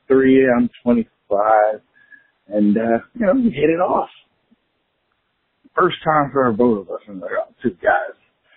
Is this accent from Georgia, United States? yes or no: no; Virginia, United States; I'm from Virginia, coastal Virginia, home of the Vicks and Aaron Brookses and great football talent.